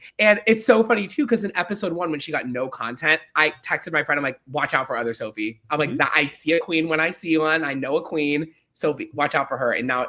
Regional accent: Miami, Florida, United States; She's like, she's from Miami. I'm from Miami too.

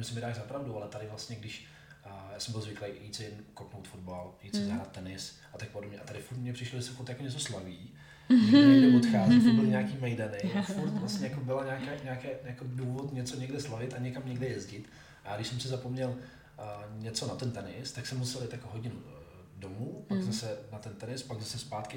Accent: Pardubice, Pardubice Region, Czechia; tak já jsem asi maloměšťák, pocházím z Pardubic, žiju v Pardubicích, jsem tam spokojený.

